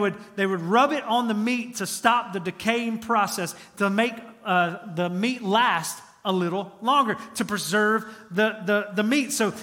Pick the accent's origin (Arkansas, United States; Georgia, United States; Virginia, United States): Georgia, United States; Now, I'm from Georgia, and it might just be a Georgia thing, but I put salt on just about everything.